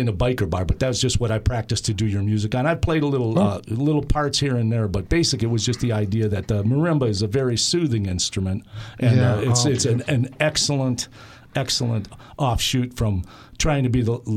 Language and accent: English; Illinois, United States; when I was growing up in Illinois, I was more trying to be a tough guy.